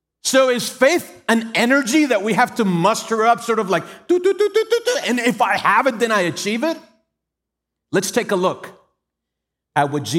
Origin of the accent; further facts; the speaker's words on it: Venezuela; I grew up in Venezuela.